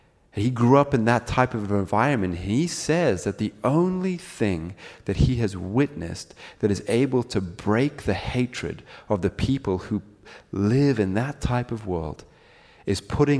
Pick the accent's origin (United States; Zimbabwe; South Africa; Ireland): Zimbabwe; moved away; I'm from Zimbabwe, that's my home. And when I was living there